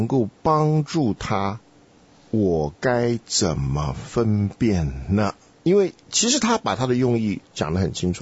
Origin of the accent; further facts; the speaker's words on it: Taiwan; now in United States; 这美国的火车跟中国的火车不一样啊，我从台湾来，我第一次看见美国火车，那真的是大开眼界。我们在台湾，尤其台湾多山坡啊